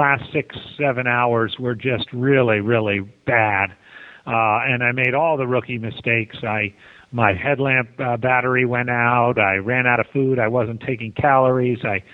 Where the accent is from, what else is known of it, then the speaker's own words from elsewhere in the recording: New York, United States; I grew up in New York and worked in Philadelphia for quite a few years, and that's where I met my wife.